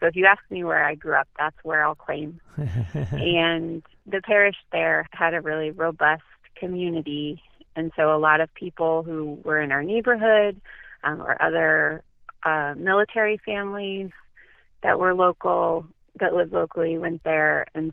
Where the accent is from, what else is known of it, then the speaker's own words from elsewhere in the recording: New Jersey, United States; born there; So I was born in New Jersey, near Fort Dix. We only lived there for 1 year, and then we started to move more after that.